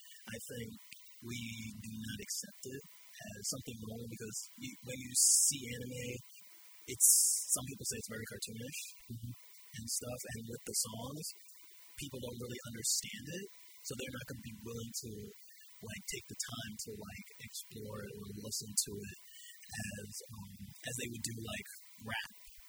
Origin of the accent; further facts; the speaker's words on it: United States; because as you can see, I'm like an American. I can't really understand. I was never really taught Japanese